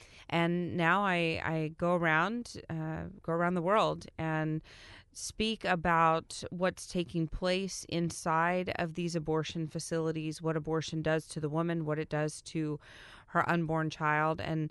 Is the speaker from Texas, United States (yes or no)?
yes; Texas, United States; So I am from Texas. I worked for a Planned Parenthood facility there.